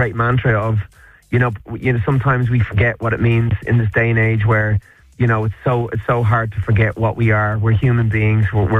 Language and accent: English; Ireland; that's the best part about being Irish, is it never goes to your head.